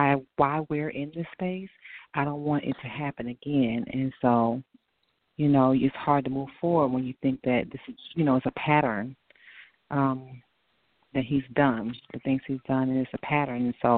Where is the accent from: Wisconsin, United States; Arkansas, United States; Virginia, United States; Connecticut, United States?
Virginia, United States; Virginia.